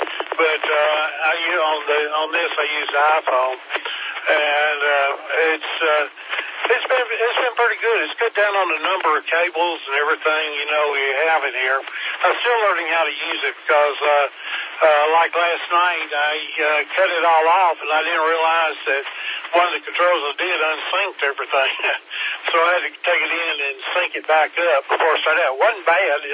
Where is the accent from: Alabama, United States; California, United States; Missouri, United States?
Alabama, United States; Birmingham; also born or lived in Charleston; Yeah, we are from Birmingham, but, you know, we used to live in Charleston years and years ago.